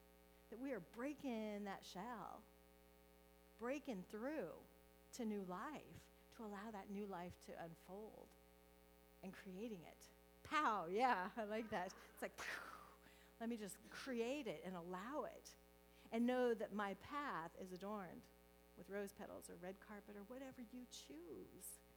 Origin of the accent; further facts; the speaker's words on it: Nebraska, United States; now in California, United States; I grew up in Nebraska. We'd still get snowstorms about this time.